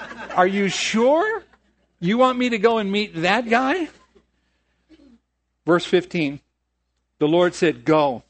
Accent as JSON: {"language": "English", "town": "San Diego", "region": "California", "country": "United States", "said": "I'm from San Diego, so we have the Ronald Reagan Station there."}